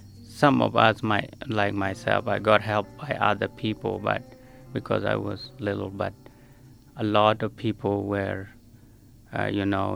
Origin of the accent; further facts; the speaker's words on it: Sudan; now in United States; But I always say I'm an American, but originally from Sudan.